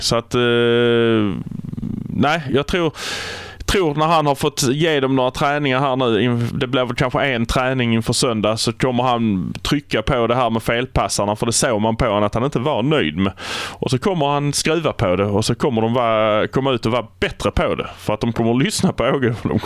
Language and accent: Swedish; Malmö, Skåne, Sweden; jag är bara från Malmö